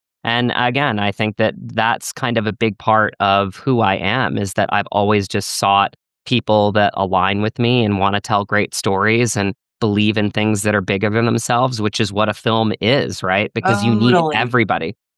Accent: Virginia, United States; And I look at like some of my core friends in my life growing up in Virginia, and they've been my truest supporters through and through.

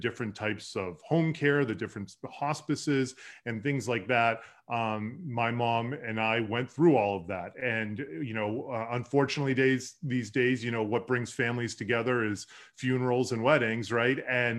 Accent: Massachusetts, United States; moved away as an adult; now in Colorado, United States; I grew up locally in Massachusetts, and after college, I wanted to see greener pastures. So I moved out to Colorado so I could drink lots of craft beer and go snowboarding.

